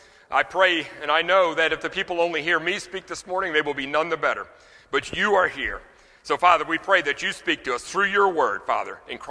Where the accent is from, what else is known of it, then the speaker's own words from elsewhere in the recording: Louisiana, United States; Now, you know, I'm from Louisiana. In Louisiana, we think of voodoo dolls. We think of gree-gree.